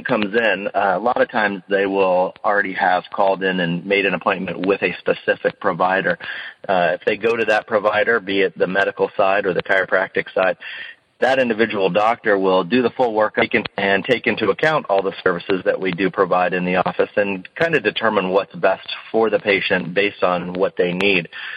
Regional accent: Bradenton, Florida, United States; also born or lived in California; coming back to the town that I grew up in Bradenton. When I went to school, I was out in California

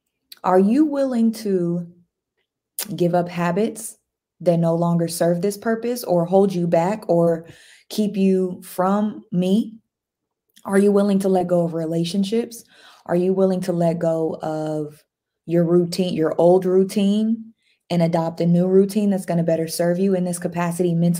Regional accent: United States; Like, I don't remember growing up in America and watching other countries like, oh, wow, look, they're innovative.

